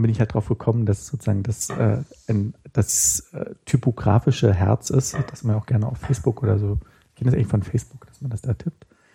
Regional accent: Berlin, Germany; ich komme ja aus der DDR und wir haben ja zu DDR-Zeiten auch schon natürlich Westfernsehen empfangen. Und wir haben wir haben in Berlin-Mitte gewohnt, relativ nah am Alexanderplatz.

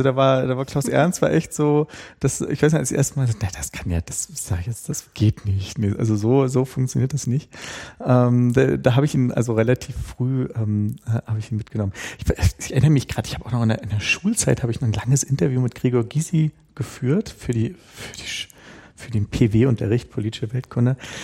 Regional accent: Berlin, Germany; Ich komme ja aus der DDR und ich war 11, als die Wende war

